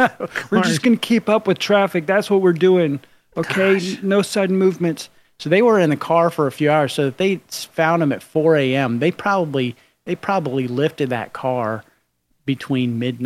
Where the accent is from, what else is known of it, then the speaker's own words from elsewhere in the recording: Florida, United States; See, I grew up in Seminole County, and I never went